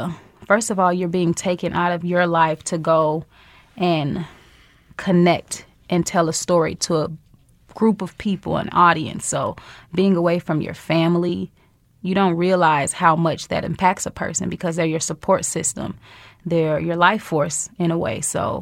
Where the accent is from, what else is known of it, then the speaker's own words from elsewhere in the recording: St. Louis, Missouri, United States; Yeah, you know, I'm from St. Louis, so, you know, I'm from that hard knock life.